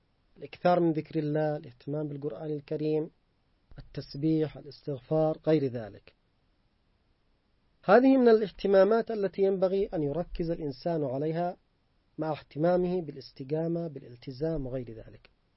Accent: Yemen; نحن كشعب يمني تحركنا بتوفيق الله تعالى

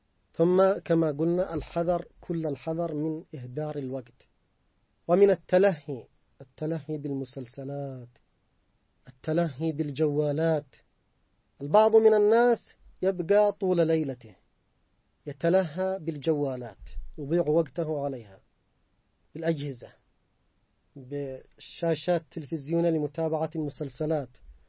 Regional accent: Yemen; نحن كشعب يمني تحركنا بتوفيق الله تعالى

